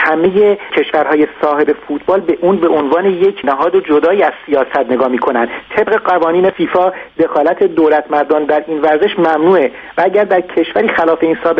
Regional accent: Iran; من هم به عنوان یک ایرانی

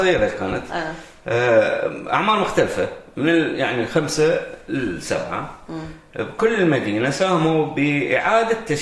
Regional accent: Basra, Basra Governorate, Iraq; moved away as an adult; أنا تركت مدينة محطمة، من طلعت من البصرة كنت أشوف الجثث من

